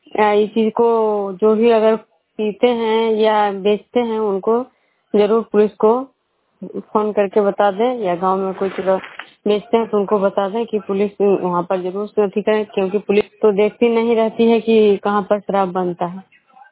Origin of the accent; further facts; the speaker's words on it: Bihar, India; मैं विष्णुपुर ग्राम खेड़ा पंचायत नालंदा जिला नरोसा प्रखंड के निवासी हूँ।